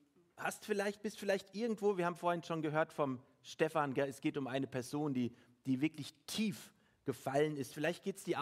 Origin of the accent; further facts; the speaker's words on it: Frankfurt am Main, Hesse, Germany; now in Austria; Aber ich bin halt in Frankfurt am Main groß geworden, meine Eltern sind in Deutschland geblieben und ich bin nach Jahren wieder zurückgekommen und jetzt lebe ich hier